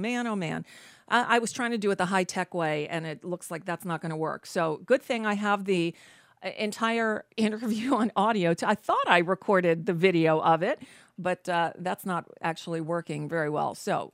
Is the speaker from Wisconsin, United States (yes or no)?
no; Bayside, New York, United States; growing up in Bayside, New York